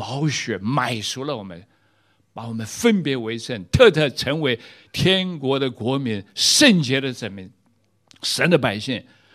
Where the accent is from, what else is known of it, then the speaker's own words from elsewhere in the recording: China; 我们看到我们中国人开始改革开放